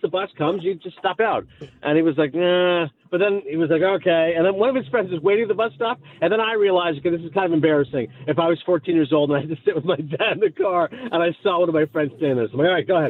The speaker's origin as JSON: {"language": "English", "country": "Canada", "said": "That is a new phenomenon to me as a Canadian."}